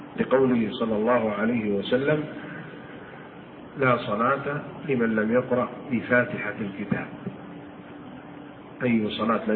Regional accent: Saudi Arabia; وهو شيخ القراء فيما أعلم عندنا في المملكة العربية السعودية

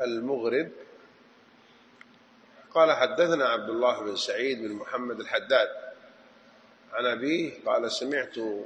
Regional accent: Hijaz, Saudi Arabia; أنا حجازي الوحيد فيكم من الآن. إحنا نقول بجدة هنا مو كذا من الباب للطاقة.

